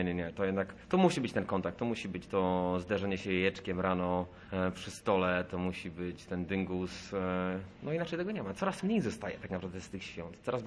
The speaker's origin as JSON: {"language": "Polish", "town": "Stargard", "region": "West Pomeranian Voivodeship", "country": "Poland", "said": "święta co roku spędzam pod Szczecinem, bo stamtąd pochodzę, ze Stargardu."}